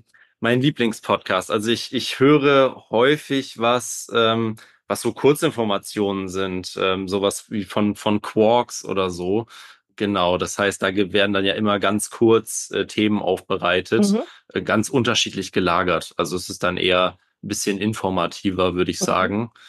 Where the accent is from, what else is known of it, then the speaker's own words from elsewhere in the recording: Sankt Augustin, North Rhine-Westphalia, Germany; now in Bonn, Germany; Ich komme ursprünglich aus St. Augustin und bin dort auch bis zum Abitur zur Schule gegangen.